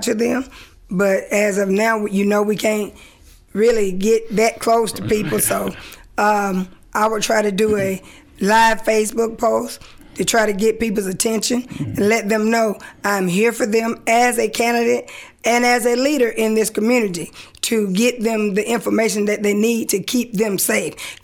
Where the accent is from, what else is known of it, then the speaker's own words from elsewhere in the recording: Carrollton, United States; I did. I grew up in Ward 1 actually.